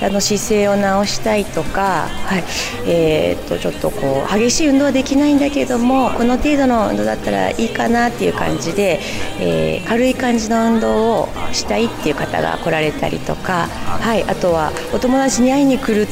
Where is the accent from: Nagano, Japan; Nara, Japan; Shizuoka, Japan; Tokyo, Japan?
Nagano, Japan; あ、私は長野なんです。